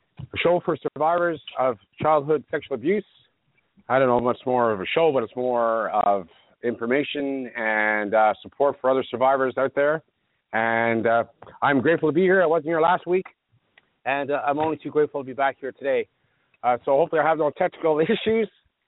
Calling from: Toronto, Ontario, Canada; Granted, I'm broadcasting from Toronto.

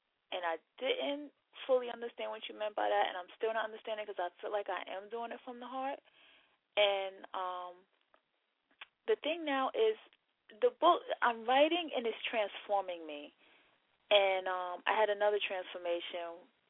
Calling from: New York, United States; I'm calling from New York.

